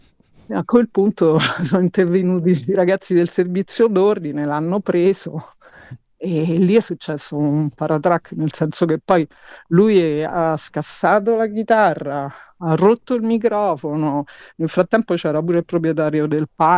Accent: Rome, Lazio, Italy; io, essendo romana

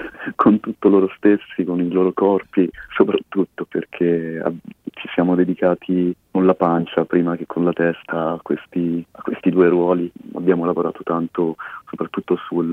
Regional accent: Bari, Apulia, Italy; Io sono di Bari, io sono cresciuto a Bari ed è l'ambiente che ho frequentato, dove sono cresciuto

